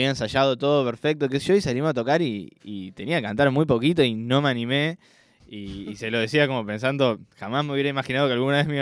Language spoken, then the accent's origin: Spanish; Buenos Aires, Argentina; yo nací y viví en Boedo hasta los 17